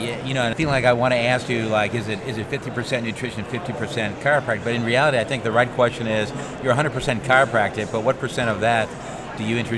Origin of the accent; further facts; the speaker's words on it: Midwest, United States; I was going to ask you, I grew up in the Midwest too.